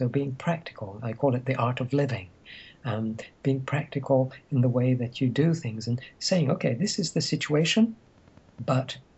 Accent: Egypt; because I grew up in Egypt during a time when there was turmoil.

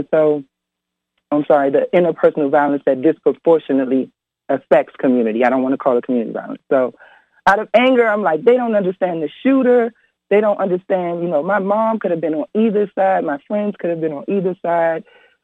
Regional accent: Washington, District of Columbia, United States; Which I was born and raised in Northwest.

